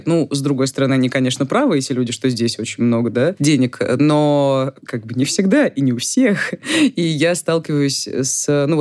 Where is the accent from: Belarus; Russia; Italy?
Russia; Rostov-on-Don, Rostov Oblast; Я из Ростова-на-Дону, в Ростове полмиллиона. О, извините. Полтора миллиона, конечно, да, полтора миллиона. И это очень достаточно живой город.